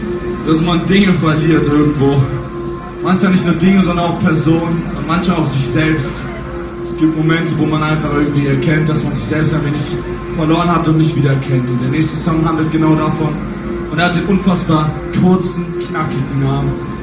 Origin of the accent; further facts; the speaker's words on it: Berlin, Germany; die Songs, die wir gerade spielen, von meiner Heimatstadt Berlin handeln.